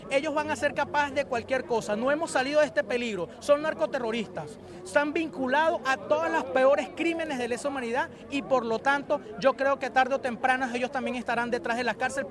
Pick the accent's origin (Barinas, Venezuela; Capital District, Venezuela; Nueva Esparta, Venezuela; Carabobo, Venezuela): Barinas, Venezuela; como asesinaron ahí a estos 5 jóvenes del estado Barinas, de donde soy